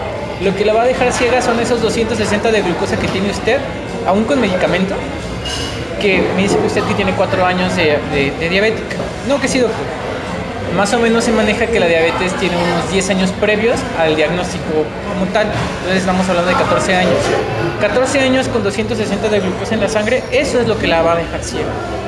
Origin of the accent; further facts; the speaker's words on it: Mexico; Pero como mexicanos, específicamente como cultura, no tenemos la cultura de acudir al médico